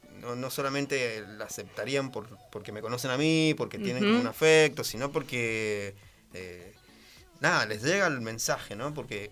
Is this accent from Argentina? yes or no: yes; Caucete, San Juan, Argentina; also born or lived in Jáchal; viví mucho tiempo en Caucete y sin embargo, es como que no me puedo olvidar que de donde nací. Siempre digo que soy de Hachal, en realidad, aunque he pasado mucho. Soy 50% caucetero y 50% hachalero, aunque haya vivido 6 años nada más en Hachal.